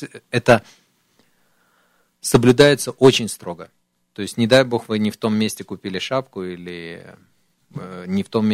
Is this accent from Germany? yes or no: no; Belarus; now in Bat Yam, Israel; Мы приехали с Белоруссии в Израиль, в Бат-Ям.